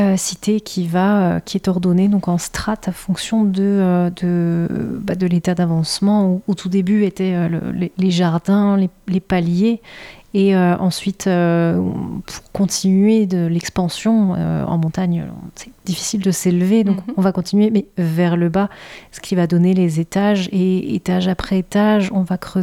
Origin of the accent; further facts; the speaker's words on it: Besançon, Bourgogne-Franche-Comté, France; Oui, je viens de Besançon, en Franche-Comté.